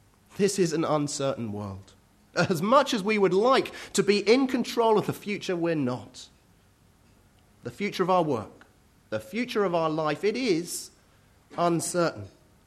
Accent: United Kingdom; And we're all being asked, as the British public, to vote for the party that we most want to be in charge of this country.

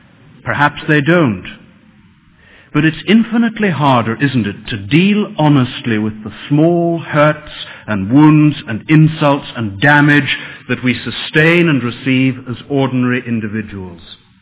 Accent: Londonderry, Northern Ireland, United Kingdom; moved away; I've never met him, although we're both from Londonderry. I've passed his home often. We're probably about the same age, but our lives have gone in very different directions. We both came to London at the beginning of the 70s

